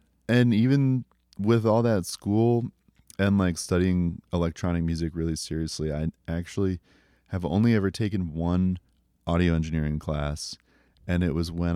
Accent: Bronx, New York, United States; I grew up in the Bronx.

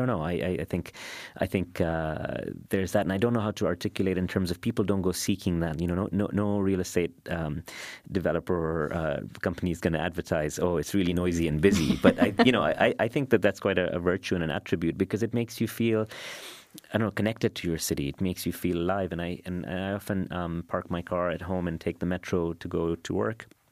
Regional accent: Karama, Dubai, United Arab Emirates; I grew up in Karama and I live in Dubai and I still go to Karama quite often.

